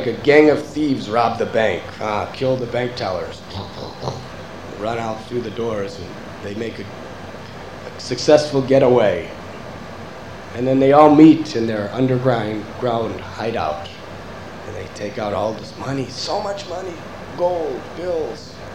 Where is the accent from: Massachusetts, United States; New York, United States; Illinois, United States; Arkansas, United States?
Illinois, United States; Chicago; You see, I'm from Chicago.